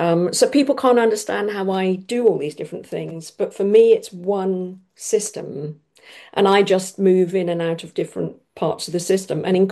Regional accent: South West England, United Kingdom; on my mother's side of the family, I have 1,000 years direct lineage in Cornwall. So I come from Cornwall.

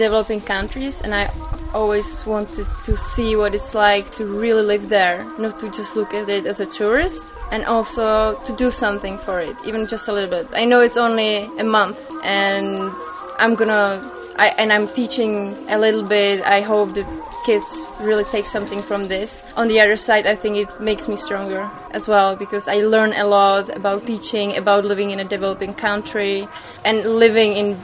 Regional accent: Prague, Czechia; English is a second language; now in Cambodia; I'm from the Czech Republic, from Prague.

